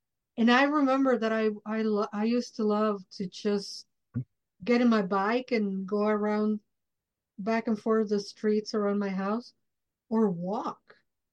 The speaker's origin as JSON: {"language": "English", "region": "Mexico City", "country": "Mexico", "tie": "born or raised there", "said": "because I grew up in Mexico City."}